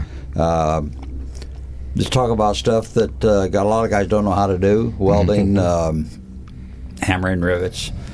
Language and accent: English; Nebraska, United States; I'm from the Midwest, so I'm from Nebraska, so whatever I say is not going to be that offensive.